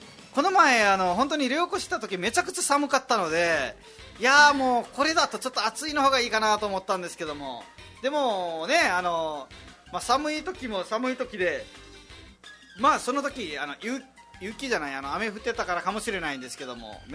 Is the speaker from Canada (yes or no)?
no; Nepal; Japanese is a second language; now in Japan; 私はもう本当にちっちゃい頃まで、ちっちゃい4歳か5歳まで山のところにいて、でそこから引っ越ししてちょっと町のところに降りてきたんですけども